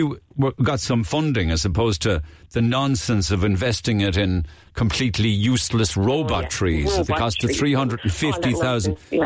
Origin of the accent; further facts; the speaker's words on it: County Cork, Ireland; We are all from the Rebel County.